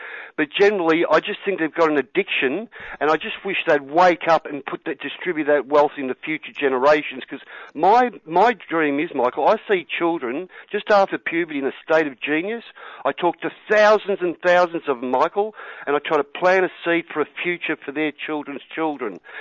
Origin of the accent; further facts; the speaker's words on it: Australia; I'm an Australian. That's what Australians do.